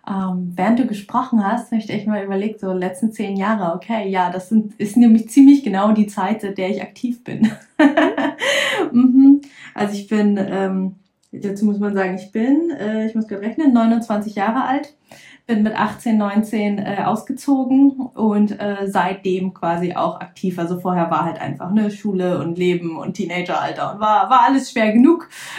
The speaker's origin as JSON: {"language": "German", "region": "Lower Saxony", "country": "Germany", "said": "ich komme aus der Lüneburger Heide"}